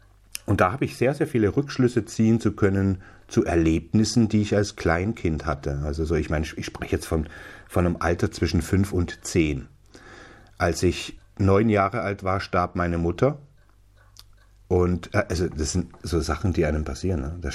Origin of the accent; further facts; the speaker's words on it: Selb, Bavaria, Germany; born there; Das war so ein Waldgebiet zwischen Schwarzenhammer und meinem Geburtsort Selb. Selb im Fichtelgebirge, Porzellanstadt.